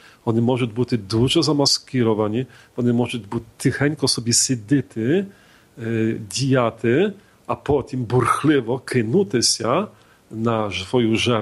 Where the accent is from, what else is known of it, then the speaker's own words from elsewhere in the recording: Poland; Ukrainian is a second language; я є поляк і бачу